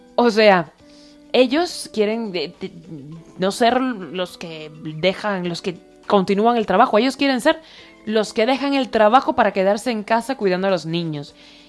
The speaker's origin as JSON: {"language": "Spanish", "country": "Cuba", "said": "tu viaje a Cuba, mi tierra, por cierto"}